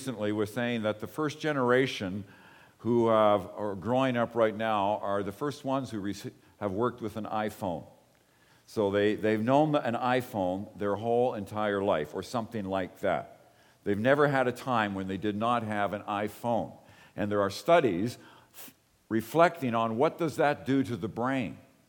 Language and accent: English; Belfast, Northern Ireland, United Kingdom; born there; I was actually born in Belfast, and I'm not sure what that hospital even was.